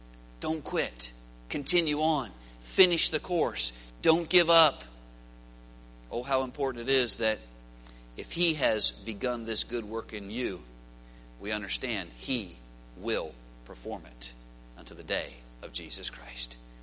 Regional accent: Pennsylvania, United States; I told you that I grew up in Pennsylvania, and I grew up out in the country, and I'm so glad God allowed that in my life.

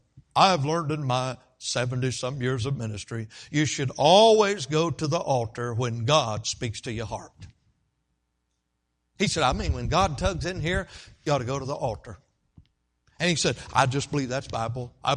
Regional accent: Statesville, North Carolina, United States; the time I was born up until I was about 10 years old, we had the privilege to attend a church in my hometown in Statesville.

